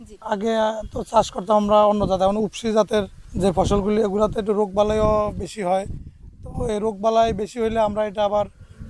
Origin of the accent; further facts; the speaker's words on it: Aminabad, Bangladesh; আমার বাড়ি আমিনাবাদে 3 নং ওয়ার্ডে।